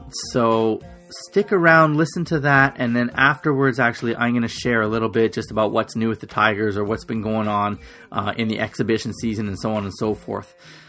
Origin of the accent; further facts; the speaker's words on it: Canada; I was in Canada, my home country, for the last 3 weeks